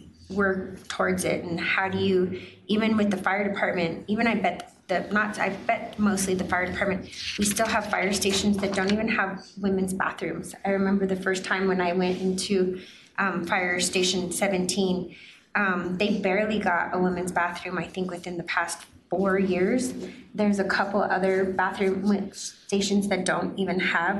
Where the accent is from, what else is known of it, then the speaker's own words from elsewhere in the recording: Denver, Colorado, United States; we have a chief who is born and raised in Denver, has lived in Denver his whole life, similar to me